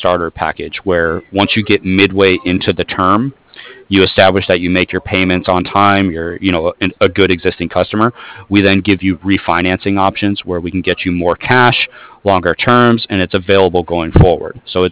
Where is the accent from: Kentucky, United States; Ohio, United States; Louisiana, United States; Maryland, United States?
Ohio, United States; Toledo; now in San Diego, United States; Oh, yeah, absolutely. I'm from Toledo.